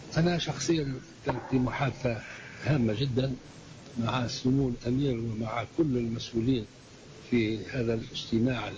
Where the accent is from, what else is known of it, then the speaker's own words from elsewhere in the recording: Tunisia; هذا يفرج صدورنا نحن كعرب وعلى كل حال كتونسيين